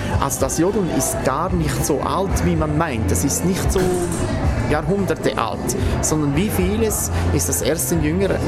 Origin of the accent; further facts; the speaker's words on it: Appenzell, Switzerland; Bei uns in Appenzell kommt das in unserer Musik jetzt eher wenig vor.